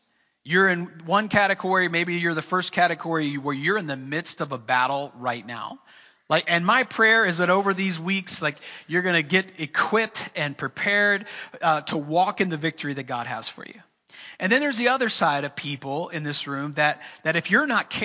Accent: Florida, United States; And I grew up in Florida where that was pretty normal for us.

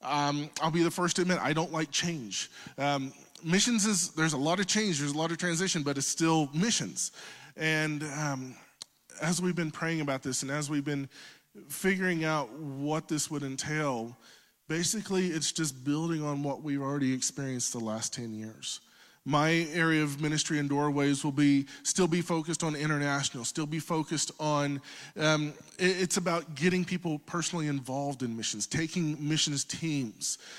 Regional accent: Oklahoma, United States; also born or lived in Mexico; If you can't tell from my accent, I'm not from Montana. I'm from Oklahoma.

